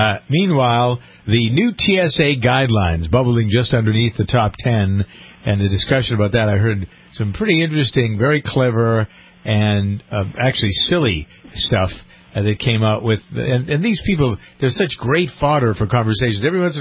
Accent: New England, United States; Remember when we grew up in New England, the City Service Oil Company became Citgo.

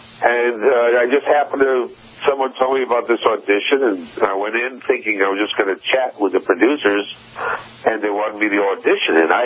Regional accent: Bridgeport, Connecticut, United States; Bridgeport, Connecticut.

